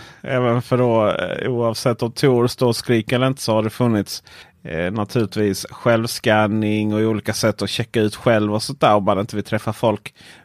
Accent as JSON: {"language": "Swedish", "region": "Blekinge", "country": "Sweden", "said": "mitt ute i skogen i Blekinge där jag kommer från"}